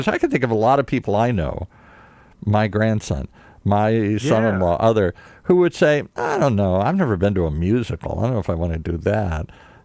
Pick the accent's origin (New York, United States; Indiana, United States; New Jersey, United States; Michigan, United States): Michigan, United States; Detroit; I grew up in Detroit.